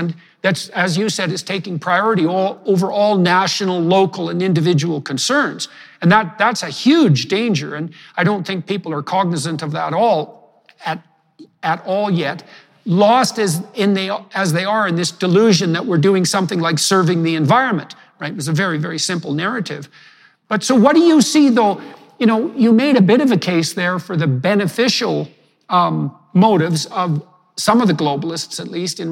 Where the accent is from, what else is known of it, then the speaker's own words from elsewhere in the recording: Alberta, Canada; as a Canadian, I come from this little town in northern Alberta, which is only about 50 years old.